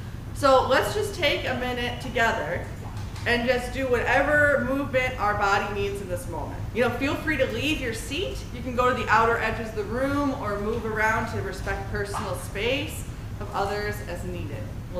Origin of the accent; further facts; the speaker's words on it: United States; as a trans person, as a public minister, as an American.